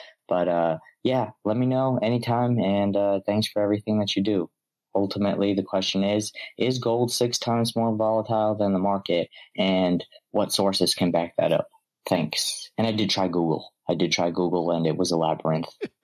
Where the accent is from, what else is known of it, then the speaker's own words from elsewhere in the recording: Los Angeles, California, United States; from Los Angeles.